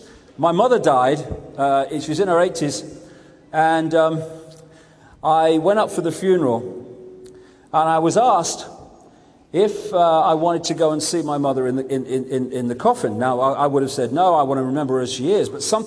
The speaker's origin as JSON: {"language": "English", "town": "Leicester", "region": "East Midlands", "country": "United Kingdom", "tie": "born there", "said": "I was born in Leicester in 1952."}